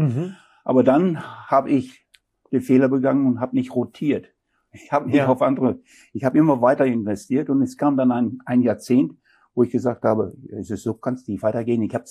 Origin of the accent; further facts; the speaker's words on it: North Rhine-Westphalia, Germany; born there; moved away; Also ich bin normalerweise hier in Nordrhein-Westfalen geboren. Und musste dann vor 35 Jahren ins Schwarmelände ziehen aus beruflichen Gründen.